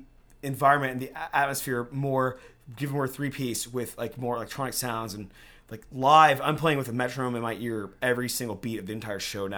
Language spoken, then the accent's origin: English; Houston, Texas, United States; I grew up in Houston. I went to high school in Houston.